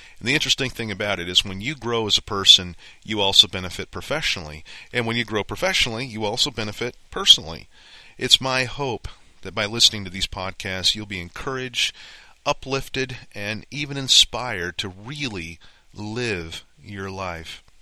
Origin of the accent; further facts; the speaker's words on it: Denver, Colorado, United States; also born or lived in South Dakota; I grew up in Denver, Colorado. I spent 18 years in South Dakota in the Black Hills, Spearfish, Rapid City area.